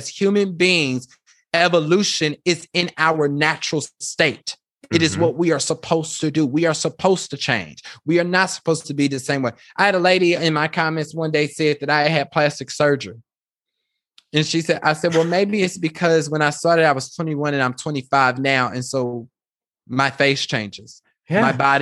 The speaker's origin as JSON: {"language": "English", "region": "Kansas", "country": "United States", "tie": "born or raised there", "said": "when I think about growing up in Kansas, I think that's why people stay in Kansas, is because it's very comfortable."}